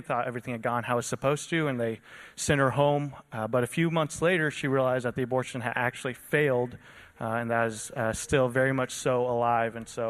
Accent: Norman, Oklahoma, United States; also born or lived in South Korea; so I'm originally from South Korea, but when I was 13 months old, I was adopted and brought over to the States, where I grew up in Norman, Oklahoma, a part

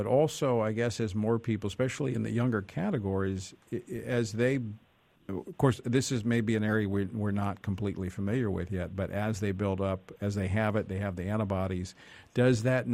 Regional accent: Baton Rouge, Louisiana, United States; in my hometown of Baton Rouge.

